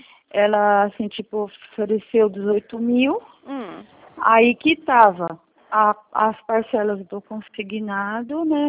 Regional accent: Franco da Rocha, São Paulo, Brazil; Eu sou de Franco da Rocha.

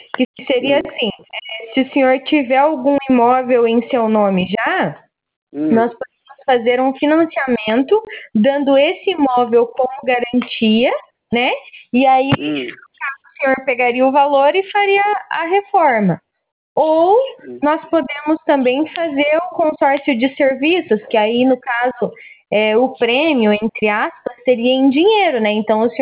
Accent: Cascavel, Paraná, Brazil; Eu sou de Cascavel, no Paraná.

